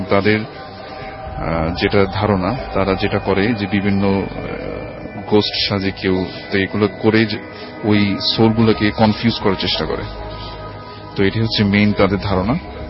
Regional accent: Dhaka, Dhaka Division, Bangladesh; পুরান ঢাকা থেকে এসেছি।

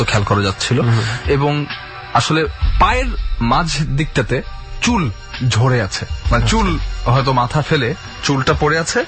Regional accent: Dhaka, Dhaka Division, Bangladesh; আমি ঢাকাইয়া এবং আমার নানু বাড়ি এবং দাদু বাড়ি দুটাই ঢাকায়, এবং বিশেষ করে নানু বাড়িটা হচ্ছে পুরান ঢাকায়

